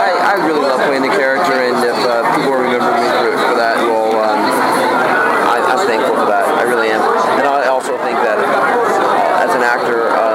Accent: Scotland, United Kingdom; born there; I was born in Scotland. My parents have a very thick Scottish accent, so it's an homage to my dad.

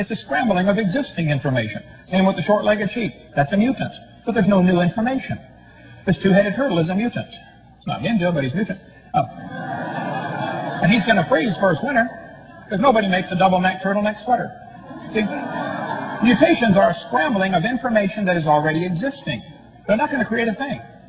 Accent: Illinois, United States; I only got a few minutes left here, but I grew up in Illinois, corn country.

